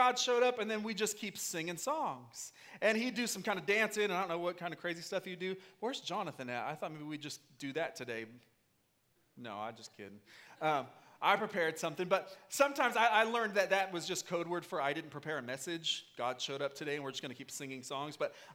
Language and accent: English; Oregon, United States; also born or lived in Washington; But I grew up Oregon, Washing